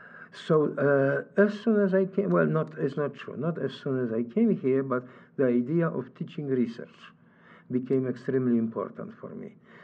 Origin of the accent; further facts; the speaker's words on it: Poland; English is a second language; moved away as an adult; I'm originally from Poland. And I came a long time ago. I came in 1969.